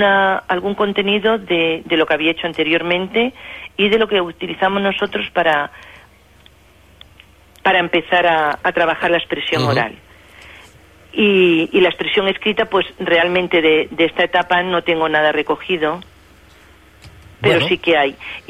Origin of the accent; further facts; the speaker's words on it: Extremadura, Spain; now in Valencia, Spain; Me siento extremeña, aunque llevo muchos años en Valencia